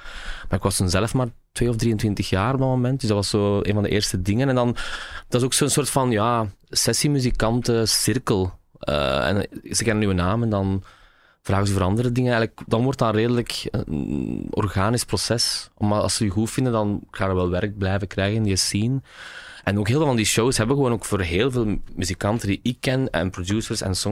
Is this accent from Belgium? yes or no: yes; Rotselaar, Flemish Brabant, Belgium; also born or lived in Leuven / Ghent; now in Antwerp, Belgium; Nee, ik ben geboren in Leuven en opgegroeid in Rotselaar. Dat is een dorpje dichtbij Leuven, tussen Aarschot en Leuven, zullen we zeggen.